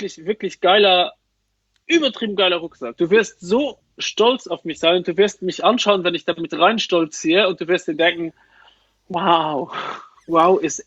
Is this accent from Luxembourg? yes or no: yes; Luxembourg; Bei uns in Luxemburg heißt das Lastik.